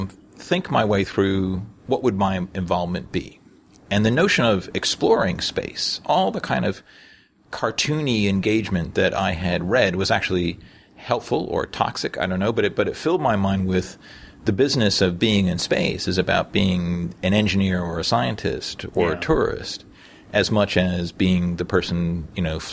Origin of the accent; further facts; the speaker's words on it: United States; Well, I guess as an American kid in the 60s, for many of us, I think it was unavoidable.